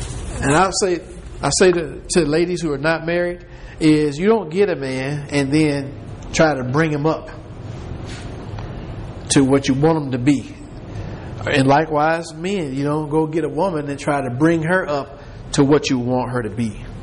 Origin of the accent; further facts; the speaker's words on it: Detroit, Michigan, United States; You know, I'm from Detroit, and we would always say, women in the North are different than women in the South.